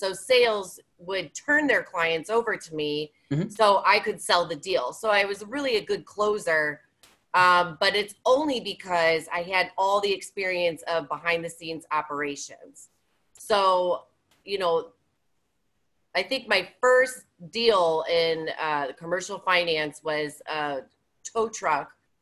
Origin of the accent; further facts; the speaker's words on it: Chicago, Illinois, United States; I'm from Chicago, so.